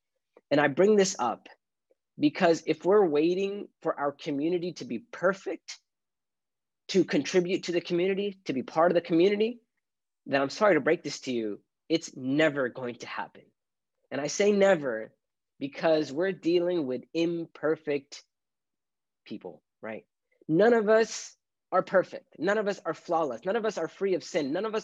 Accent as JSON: {"language": "English", "country": "United States", "tie": "born or raised there", "said": "Like I grew up in America, and it's hard growing up as a Muslim when you're a minority"}